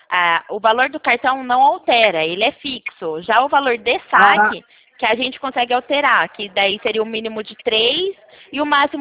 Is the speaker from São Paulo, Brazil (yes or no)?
yes; Itu, São Paulo, Brazil; Eu sou de Itu.